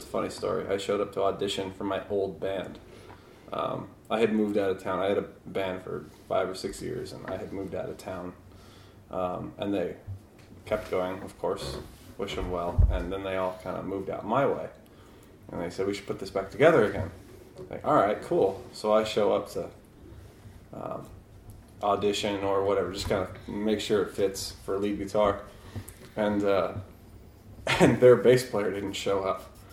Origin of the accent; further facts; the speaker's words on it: Renton, Washington, United States; also born or lived in Iowa; No, I was born in Iowa, raised in the Renton area, went to school in Ellensburg, and then moved to Olympia, moved to Bellevue, then moved back to Olympia